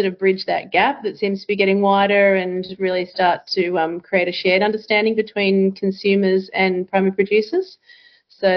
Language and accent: English; Melbourne, Victoria, Australia; I grew up in Melbourne, was an IT consultant down there, and met Mike through sort of friends of friends. And ended up moving firstly to Dubbo